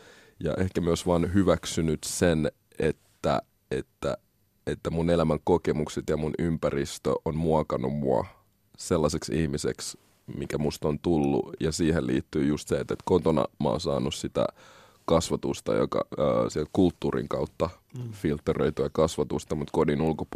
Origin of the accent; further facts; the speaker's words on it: Helsinki, Uusimaa, Finland; mä oon kasvanut Koillis-Helsingissä, Malmilla, joo, ollut tosi monikulttuurinen ystäväpiiri